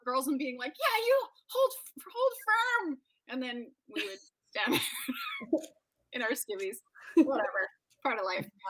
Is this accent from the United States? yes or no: yes; United States; American too, so like, I feel a little bit pride.